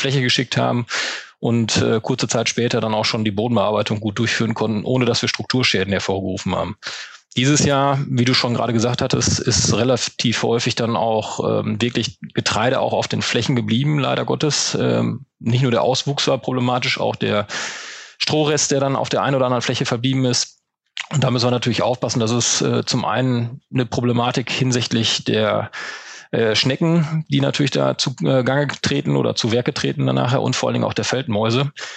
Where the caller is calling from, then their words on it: North Rhine-Westphalia, Germany; Ja, ich bin aus der Nähe von Münster in Westfalen zugeschaltet, also wirklich im Nordwesten der Republik angesiedelt. Da, wo eigentlich auch die Viehdichte sehr hoch ist.